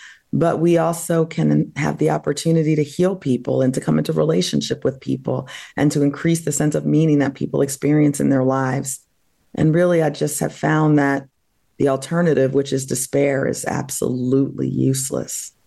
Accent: New Jersey, United States; I was at Amherst College in Massachusetts. I grew up in New Jersey.

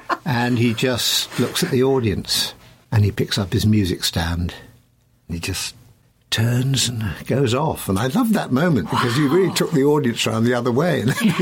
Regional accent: Sheffield, Yorkshire and the Humber, United Kingdom; I knew that I was brought up in Sheffield.

